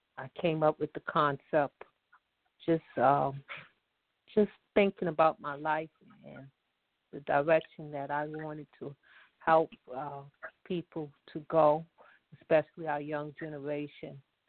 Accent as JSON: {"language": "English", "town": "Brooklyn", "region": "New York", "country": "United States", "tie": "born or raised there", "also_born_or_lived": "South", "said": "So I'm proud to be a native of Brooklyn. I've been in Brooklyn for over 20 years."}